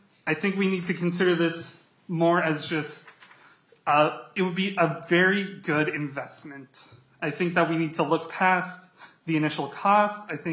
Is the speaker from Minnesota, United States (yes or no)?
yes; Burnsville, Minnesota, United States; It's one that I personally feel very close to as someone who grew up in the South Metro. I grew up in Burnsville.